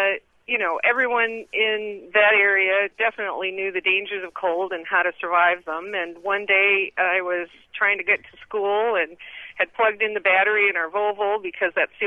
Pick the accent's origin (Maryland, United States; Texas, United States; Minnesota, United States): Minnesota, United States; Well, my story is I grew up in Minnesota, and in the 70s, in 1975, we set a record where we went 67 days without ever getting above zero.